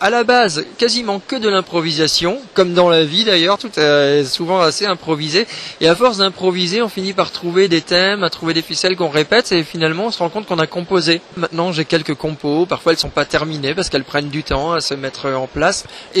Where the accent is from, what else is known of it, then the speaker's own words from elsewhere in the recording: Lille, Hauts-de-France, France; moi je suis d'origine flamand et j'ai grandi à Lille